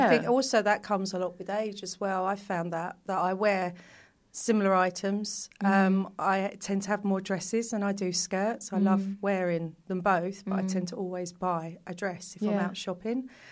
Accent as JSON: {"language": "English", "region": "London", "country": "United Kingdom", "tie": "born or raised there", "said": "I grew up in East London."}